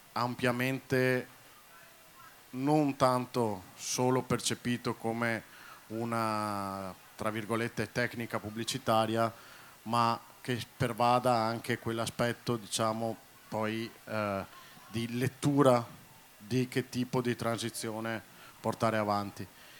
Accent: Treviso, Veneto, Italy; Entrambi siamo di Treviso.

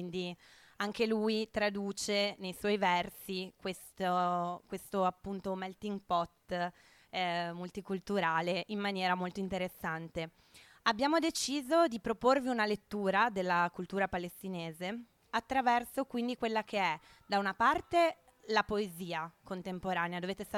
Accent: Padua, Veneto, Italy; sono italo-palestinese. Anch'io sono cresciuta a Padova

